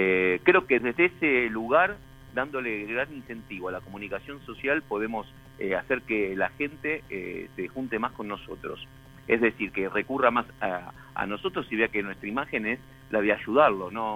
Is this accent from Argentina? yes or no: yes; Buenos Aires, Argentina; yo me crié en Villa Crespo, así que toda mi niñez la pasé en ese barrio.